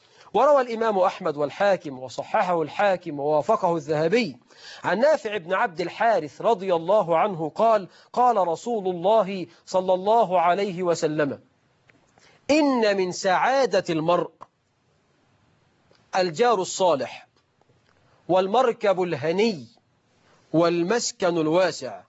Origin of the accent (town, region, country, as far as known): Egypt